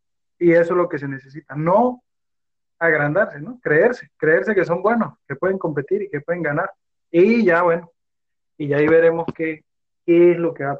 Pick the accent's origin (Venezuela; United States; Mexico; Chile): Venezuela; eso es algo que nos falta a nosotros como venezolanos